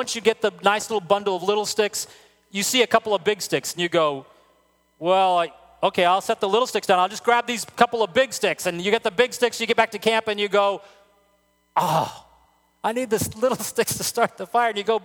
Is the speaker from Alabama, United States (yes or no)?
no; El Paso, Texas, United States; I would be camping in the desert, you know, when I'm growing up in El Paso, Texas.